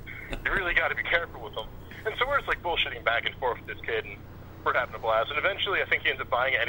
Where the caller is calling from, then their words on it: South Dakota, United States; calling from the sunny, sunshine state of South Dakota.